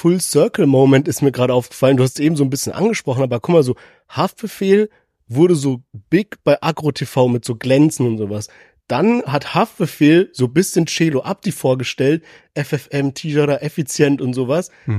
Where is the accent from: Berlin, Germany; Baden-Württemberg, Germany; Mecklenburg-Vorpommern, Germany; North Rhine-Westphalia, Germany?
Baden-Württemberg, Germany; Heidelberg; Wir kommen ja aus Heidelberg